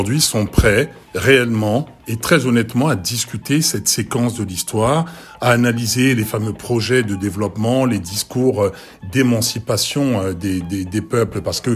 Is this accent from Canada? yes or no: no; Burkina Faso; aujourd'hui nous sommes au Faso, nous sommes Burkinabé